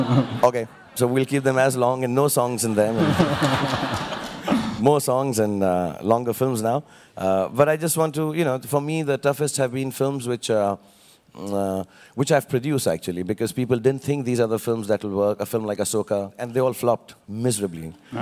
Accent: Delhi, India; I did a bit of English theater with Mr. Barry John in Delhi. I'm from Delhi.

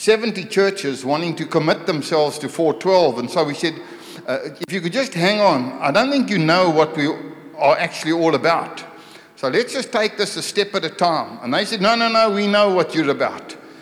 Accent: South Africa; accent: South African; who, about by the last session, understood my South African accent.

